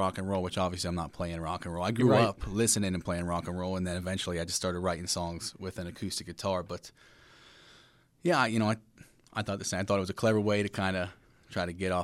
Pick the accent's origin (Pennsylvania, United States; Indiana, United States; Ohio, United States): Pennsylvania, United States; Aliquippa; I grew up about 20 minutes outside the city, Aliquippa, Pennsylvania.